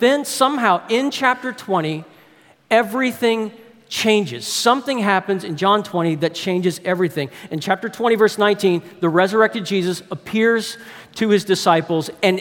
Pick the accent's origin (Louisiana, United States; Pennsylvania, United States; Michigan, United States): Louisiana, United States; New Orleans; Growing up in New Orleans, I went to a bunch of NFL games, watched the Saints.